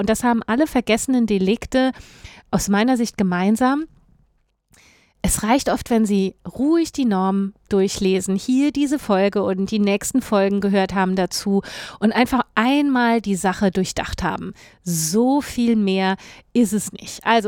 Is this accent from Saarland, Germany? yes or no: yes; Saarland, Germany; Ich, wie Sie wissen, komme ich ursprünglich aus dem Saarland